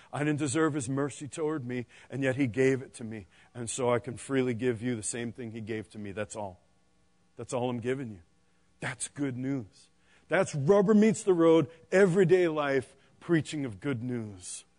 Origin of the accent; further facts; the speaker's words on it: New York, United States; And I'm from New York, so that's just what it's like in there.